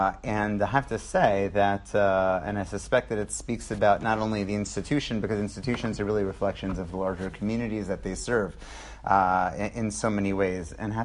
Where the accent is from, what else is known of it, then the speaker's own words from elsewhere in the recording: Teaneck, New Jersey, United States; I grew up in Teaneck, and my parents now live a 6 minute walk away from their grandchildren